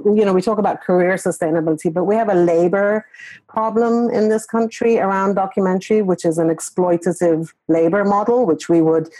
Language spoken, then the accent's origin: English; England, United Kingdom; also born or lived in Iran; now in United States; I'm a multi immigrant, right? I'm from Iran. I grew up in England. Now I live in the United States.